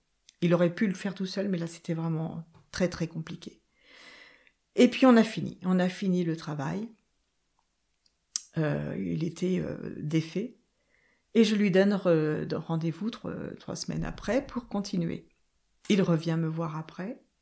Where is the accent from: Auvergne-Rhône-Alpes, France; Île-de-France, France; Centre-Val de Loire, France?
Centre-Val de Loire, France; Vaupillon; J'ai toujours vécu ici. Ouais. Je suis née à Vaupilon. Enfin, je suis née à Vaupilon. Mes parents habitaient Vaupilon.